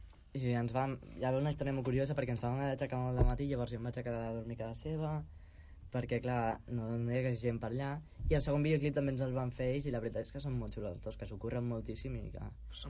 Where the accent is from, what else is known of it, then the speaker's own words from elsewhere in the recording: Santa Lucena, Catalonia, Spain; ara jo sóc de Santa Lucena, un poble al costat de... O sigui, no sóc ben bé de Blanes, que molta gent es pensa que sóc de Blanes... No, sóc de Santa Lucena